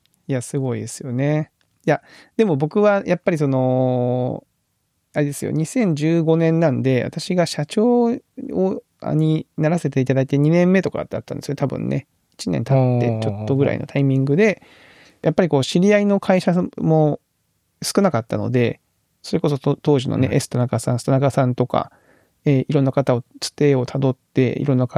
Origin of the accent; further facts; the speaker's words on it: Kagoshima, Japan; ちょっとやっぱ鹿児島県人としてはちょっと引け目を感じてしまうという。